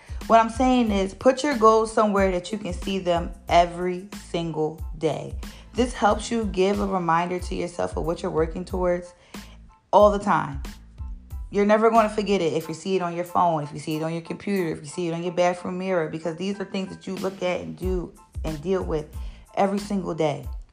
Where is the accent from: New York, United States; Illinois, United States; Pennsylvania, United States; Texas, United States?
Pennsylvania, United States; Philadelphia; I do get a little bit of homesick. I'm from Philadelphia, for those who don't know. And I've been out here since October.